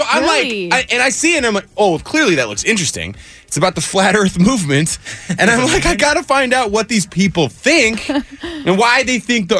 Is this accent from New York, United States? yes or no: no; Whidbey Island, Washington, United States; And it's on a beach that looks a hell of a lot like my hometown, Whidbey Island, Washington, right?